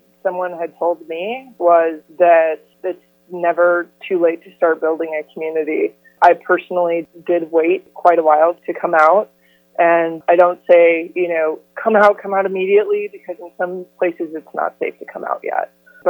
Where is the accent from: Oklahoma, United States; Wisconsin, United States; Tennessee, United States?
Oklahoma, United States; Oklahoma City; I grew up here in Oklahoma City. So I grew up in an environment where it was pretty tough to be, you know, a young lesbian.